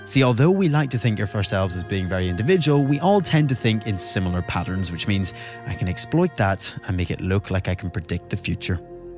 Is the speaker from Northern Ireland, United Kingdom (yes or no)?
yes; Belfast, Northern Ireland, United Kingdom; You've actually been to Belfast to do a show before my hometown. You were in the Ulster Hall.